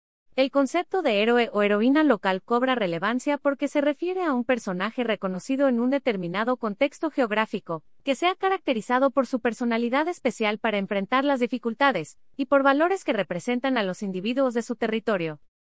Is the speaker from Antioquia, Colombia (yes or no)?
yes; Antioquia, Colombia; me contrataron para hacerlo porque soy paisa.